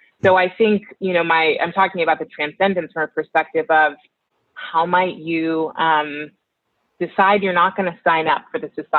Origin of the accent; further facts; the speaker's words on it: Oakland, California, United States; Like, I grew up in Oakland, which is diverse